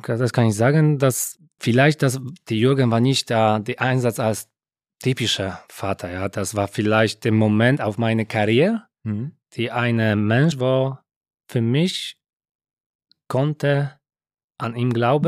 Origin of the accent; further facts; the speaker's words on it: Poland; German is a second language; now in Germany; Und ich war aus Polen